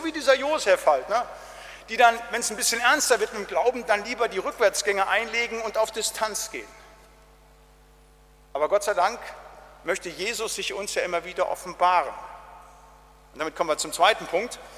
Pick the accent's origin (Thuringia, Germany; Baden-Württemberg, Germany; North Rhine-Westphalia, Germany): North Rhine-Westphalia, Germany; Ich komme ja aus dem Siegerland, aus dem Wittgensteiner. Das ist eine Gegend mit vielen Bergen. Da liegt immer Schnee im Weihnachten.